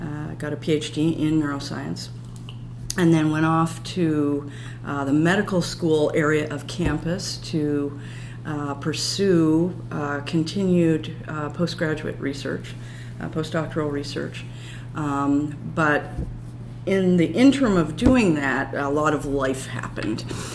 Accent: Canada; I'm Canadian.

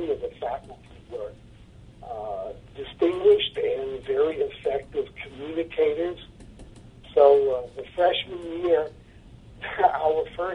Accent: Brooklyn, New York, United States; I'd never had those opportunities growing up in Brooklyn.

